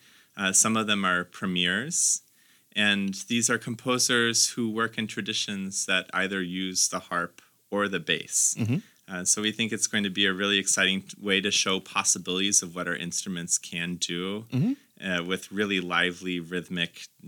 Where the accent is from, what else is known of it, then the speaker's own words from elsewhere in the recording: Davenport, Iowa, United States; also born or lived in Rock Island; It pays homage to where I'm from here in the Quad Cities. I was born in Rock Island and went home to Davenport.